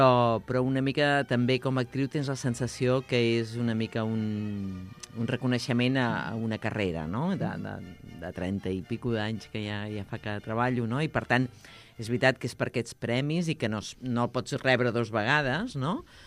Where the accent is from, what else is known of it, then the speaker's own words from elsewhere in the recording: Pineda de Mar, Catalonia, Spain; jo sóc del Maresme i aquí les ESI no van igual.